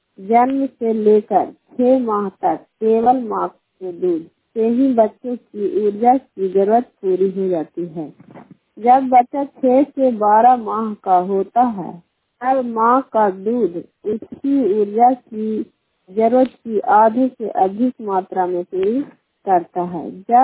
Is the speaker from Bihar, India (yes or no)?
yes; Nalanda, Bihar, India; मैं ग्राम खंसरिया पंचायत खरा प्रखंड नवासा जिला नालंदा की निवासी हूँ